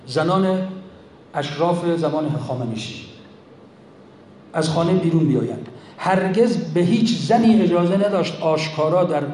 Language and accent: Persian; Iran; ما چون ایرانیم داریم از ایران میگیم